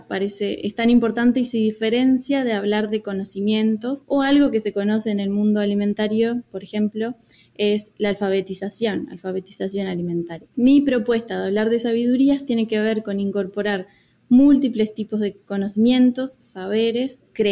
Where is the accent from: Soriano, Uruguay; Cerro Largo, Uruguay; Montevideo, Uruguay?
Montevideo, Uruguay; now in Pittsburgh, United States; yo soy de Montevideo, Uruguay, aunque bueno, ahora mismo justo estoy en Pittsburgh